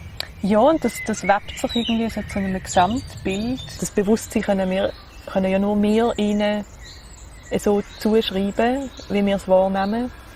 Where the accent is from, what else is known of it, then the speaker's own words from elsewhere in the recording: Basel, Basel-Stadt, Switzerland; Ich komme aus Basel. Also wirklich, das ist so meine Basis irgendwie so in diesem Leben. So. Ich bin dort geboren, aufgewachsen und wohne eigentlich immer noch dort.